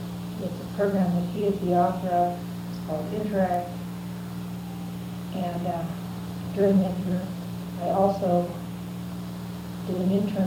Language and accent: English; Chicago, Illinois, United States; So I grew up in Lincoln Park, spent much of my life there. My parents were Irish immigrants.